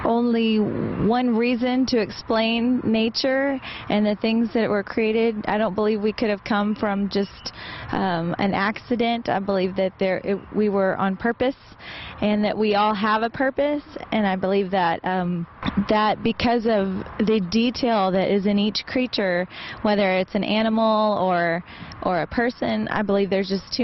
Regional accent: Texas, United States; I'm from Texas in the United States.

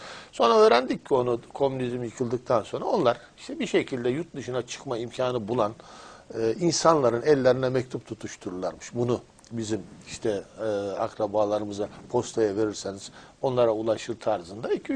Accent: İzmit, Kocaeli, Turkey; born there; 1954 yılında İzmit'in Uzuntarla köyünde dünyaya geldim.

